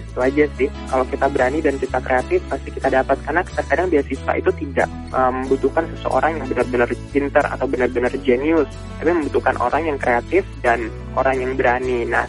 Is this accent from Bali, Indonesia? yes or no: yes; Bali, Indonesia; Saya berasal dari Bali dan sebelumnya saya bekerja di salah satu villa yang ada di Bali sebagai public relation.